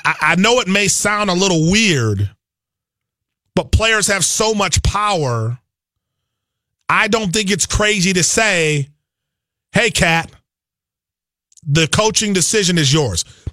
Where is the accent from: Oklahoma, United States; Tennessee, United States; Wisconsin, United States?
Wisconsin, United States; Milwaukee; and I'm from Milwaukee, and Bucks fans are terrified of this Giannis situation